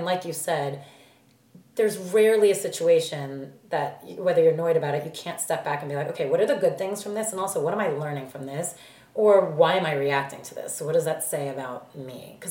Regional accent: New Jersey, United States; I'm from New Jersey.

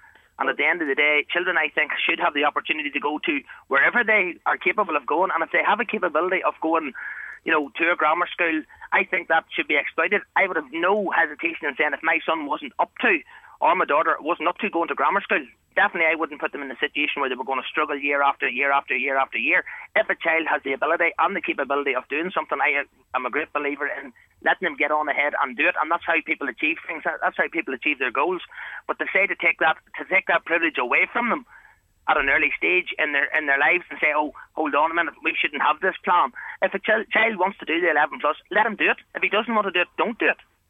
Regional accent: Northern Ireland, United Kingdom; I come from the County Armagh area as well.

